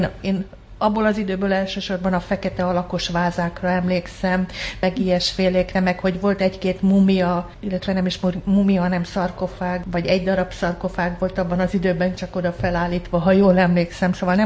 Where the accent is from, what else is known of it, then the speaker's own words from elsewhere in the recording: Budapest, Hungary; én a Angyalföldön éltem, tehát ott születtem